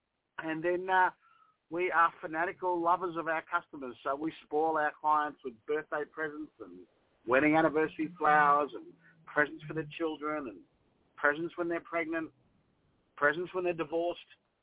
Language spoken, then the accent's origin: English; Australia; accent: Australian; moved away as an adult; now in Beverly Hills, United States; I'm 57. I started when I was 17, a long time. I'm Australian, as you can tell. Can you tell the accent?